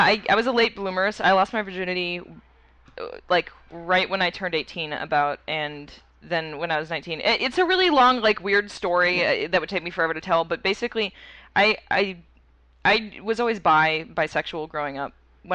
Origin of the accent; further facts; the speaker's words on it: Texas, United States; moved away as an adult; also born or lived in Minnesota; now in Los Angeles, United States; Well, I'm born in Minnesota, raised in Texas mostly, and lived in Texas, and went to college there, et cetera, until a year ago when I moved to Los Angeles.